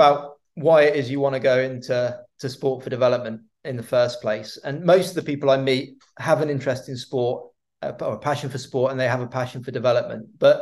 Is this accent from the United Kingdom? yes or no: yes; England, United Kingdom; Which maybe is a bit boring because I'm from England